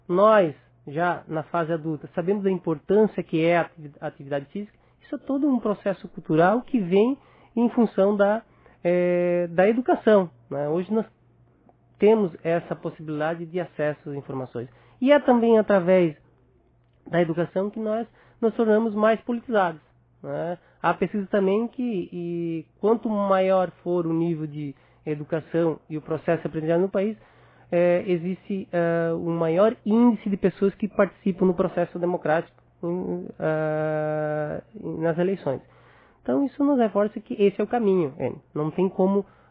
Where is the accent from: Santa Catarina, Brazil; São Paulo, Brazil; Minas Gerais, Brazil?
Santa Catarina, Brazil; como catarinense, nós somos catarinense, que o estado de Santa Catarina ele está em segundo nesse ranking